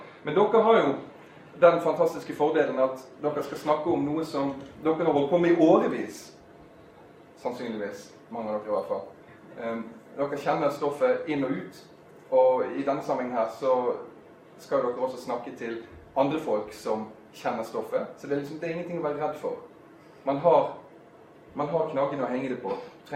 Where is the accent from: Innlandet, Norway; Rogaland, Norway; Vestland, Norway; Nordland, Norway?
Vestland, Norway; Bergen; now in Oslo, Norway; jeg er født og oppvokst i Bergen, men ikke brukt det mot meg. Jeg har flyttet derfra, for jeg kom til denne kjennelsen at det går ikke an å bo der. Så jeg holder til i Oslo, jeg er gift, har to søte små barn, 38 år gammel